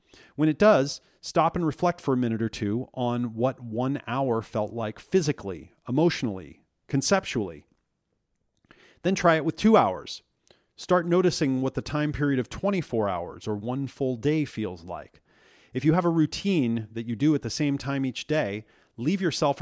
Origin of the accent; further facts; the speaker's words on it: Oregon, United States; moved away as an adult; now in San Diego, United States; At age 26, I moved from Oregon, where I grew up, to San Diego, California, to pursue a career in marketing.